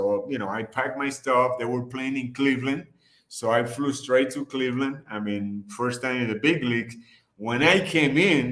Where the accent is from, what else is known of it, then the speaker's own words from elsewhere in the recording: Ponce, Puerto Rico; English is a second language; I born and raised in Ponce, Puerto Rico. In 1978, I graduated from high school. I went to University of Mayagüez.